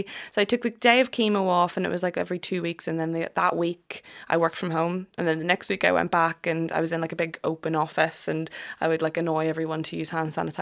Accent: Belfast, Northern Ireland, United Kingdom; moved away as an adult; also born or lived in London; I'm from West Belfast, so I grew up just off Falls Road. And then, grew up there, moved to London. I went to Queens and then I moved to London right after I finished.

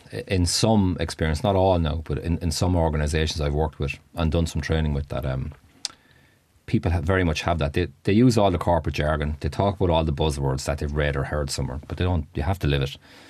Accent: Ireland; me as an Irishman

